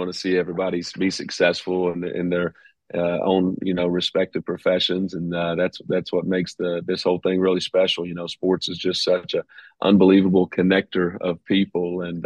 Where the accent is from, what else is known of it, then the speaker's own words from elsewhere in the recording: Pikeville, Kentucky, United States; his days when he was coaching at Pikeville College, which is my hometown.